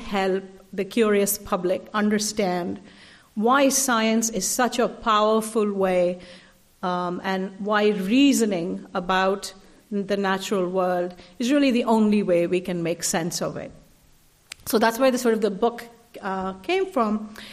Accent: Delhi, India; as a young girl growing up in Delhi, I was obsessed with maps

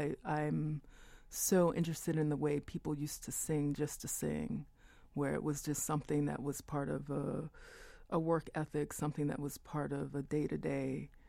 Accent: Chicago, Illinois, United States; born there; That definitely were part of the Great Migration. It's why I was born in Chicago, mm-hmm.

